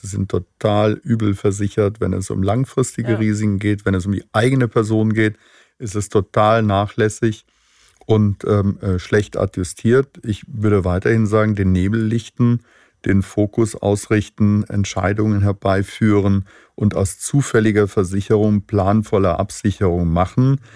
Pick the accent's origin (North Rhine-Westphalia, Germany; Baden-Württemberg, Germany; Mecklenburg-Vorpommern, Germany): Baden-Württemberg, Germany; Mannheim; also ich komme ja aus Mannheim, da bist du ja ganz nah im Elsass.